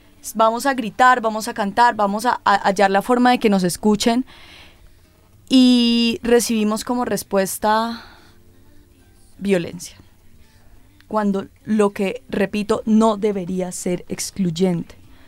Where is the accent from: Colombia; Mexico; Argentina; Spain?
Colombia; El desespero, como colombianos, en este caso como mujeres, decimos, ¿qué más hacemos?